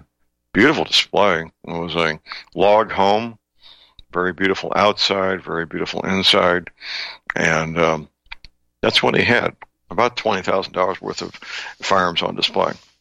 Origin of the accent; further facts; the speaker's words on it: St. Louis, Missouri, United States; Missouri History Museum in Forest Park in St. Louis, my hometown, for decades they had a excellent collection of 19th century, early 20th century firearms